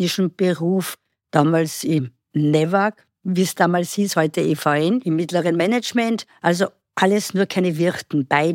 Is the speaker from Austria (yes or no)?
yes; Hainburg an der Donau, Lower Austria, Austria; So wurde ich geboren, 1959 in Hainburg an der Donau. Dort lebe ich auch heute noch mit kleinen Unterbrechungen und betreibe dort einen Gasthof. Und das ist auch mein Heimatort von Anfang an gewesen